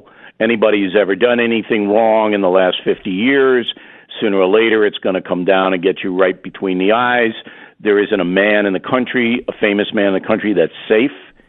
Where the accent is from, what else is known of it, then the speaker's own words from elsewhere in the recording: United States; But as an American, we're looking at this on the outside.